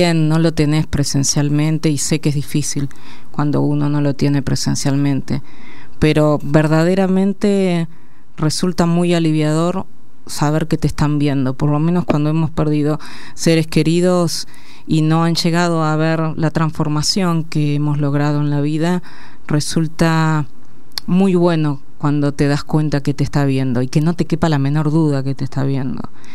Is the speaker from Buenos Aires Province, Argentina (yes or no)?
yes; Carlos Casares, Buenos Aires Province, Argentina; yo soy nacida en Carlos Casares, provincia de Buenos Aires. Yo soy de Carlos Casares, provincia de Buenos Aires, de la ciudad del Toro Mouras.